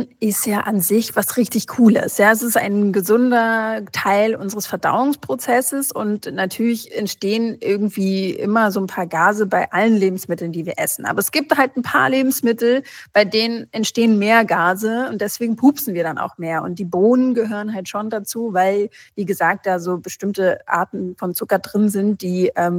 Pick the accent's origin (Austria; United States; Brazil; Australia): Brazil; ich bin ja auch in Brasilien aufgewachsen